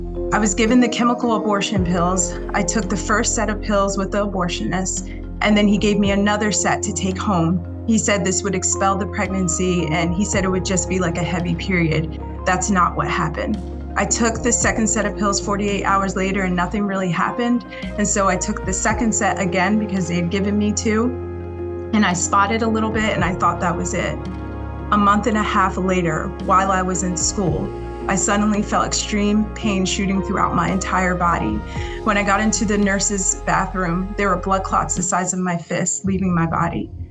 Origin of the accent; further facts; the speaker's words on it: Pennsylvania, United States; I'm from Pennsylvania.